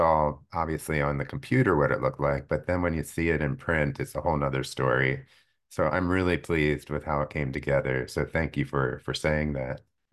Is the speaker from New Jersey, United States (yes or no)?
yes; Cherry Hill, New Jersey, United States; At age 5, I was fortunate enough to have a grandmother who moved from Brooklyn to my hometown of Cherry Hill, New Jersey, just in time for me to enter kindergarten.